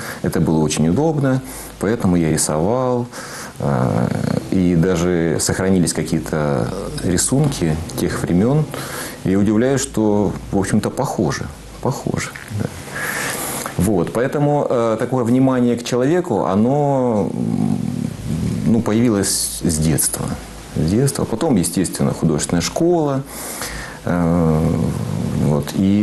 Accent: Krasnodar, Krasnodar Krai, Russia; born there; Значит, я родился в Краснодаре в 1971 году.

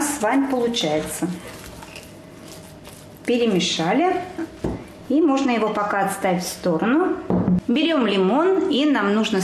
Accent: Nizhny Novgorod, Nizhny Novgorod Oblast, Russia; я кулинарный видеоблогер из Нижнего Новгорода.

